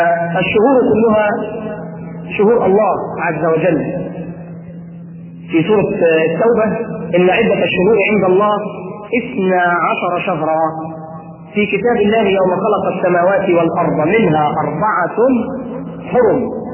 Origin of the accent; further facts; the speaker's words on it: Alexandria, Alexandria Governorate, Egypt; وتروح الترب عندنا في اسكندريه